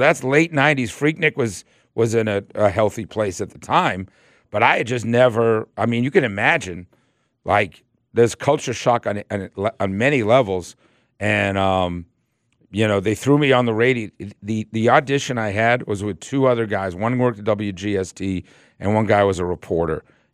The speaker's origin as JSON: {"language": "English", "town": "Boston", "region": "Massachusetts", "country": "United States", "said": "People think I'm from Coweta County. Yeah, no, I'm actually from Boston."}